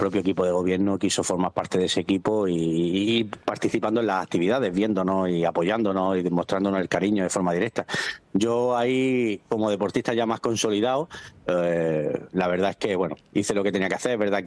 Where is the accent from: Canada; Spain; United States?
Spain; Por supuesto que soy español, quiero España, quiero mi tierra